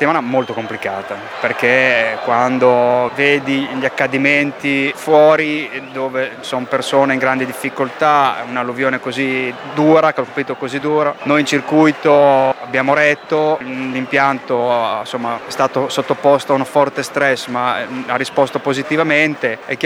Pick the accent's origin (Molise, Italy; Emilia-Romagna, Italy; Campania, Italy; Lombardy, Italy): Emilia-Romagna, Italy; Rimini; fammelo dire da riminese